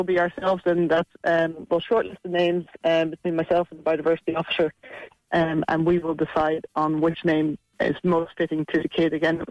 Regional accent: Munster, Ireland; also born or lived in Netherlands; Originally from Holland, but reared in Clare.

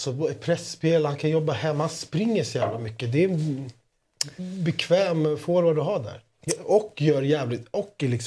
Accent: Greece; Jag är så jävla grek. För i Grekland, alla gröna chips är oregano-smak.

